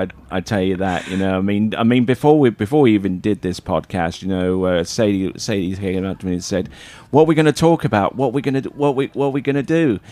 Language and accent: English; Australia; It's a little bit of a challenge being an Australian skier, because you're all the way down there